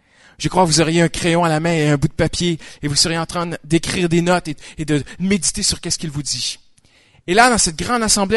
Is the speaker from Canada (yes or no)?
yes; Canada; ce qu'on appelle chez nous au Canada le discours du trône.